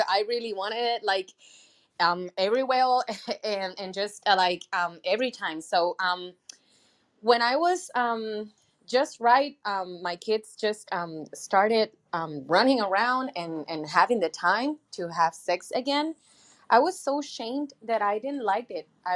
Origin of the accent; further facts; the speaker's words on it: Puerto Rico; I'm from Puerto Rico.